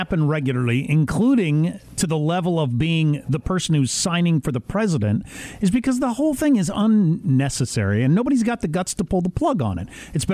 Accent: Kansas, United States; It's really pretty interesting, maybe for me because I'm from Kansas.

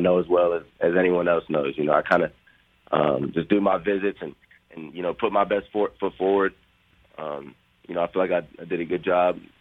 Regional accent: Austin, Texas, United States; I was from Austin, but it wasn't like they came and started recruiting me early

